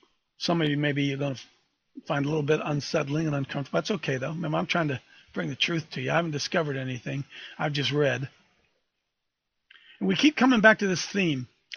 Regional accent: England, United Kingdom; As an Englishman, I know all those big words.

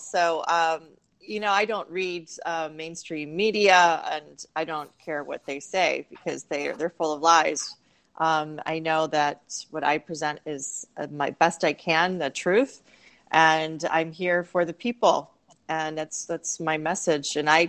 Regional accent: Michigan, United States; now in Georgia, United States; So I still live in Georgia, but I'm from Michigan.

